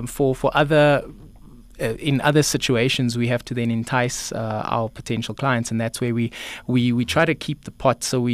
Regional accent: Paarl, Western Cape, South Africa; But I come from Paarl in the Western Cape, and pretty much everybody has a poiki pot.

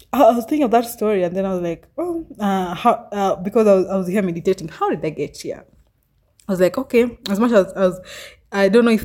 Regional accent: Kisumu, Kisumu County, Kenya; born there; Yeah, I was born in Kisumu, by the way.

